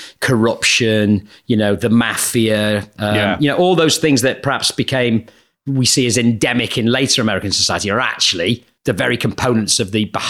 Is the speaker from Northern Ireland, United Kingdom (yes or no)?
no; North West England, United Kingdom; You know, I grew up in Lancashire and found myself in a southern university.